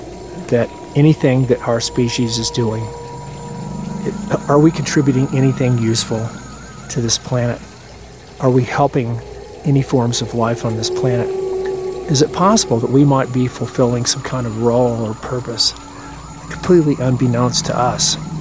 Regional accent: the South, United States; I told my friend back where I grew up in the South, where we know that the plural of y'all is all y'all.

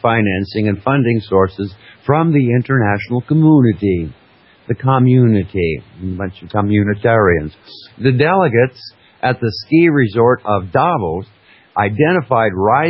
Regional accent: Alaska, United States; You know, that's twice as big as the town I grew up in Alaska.

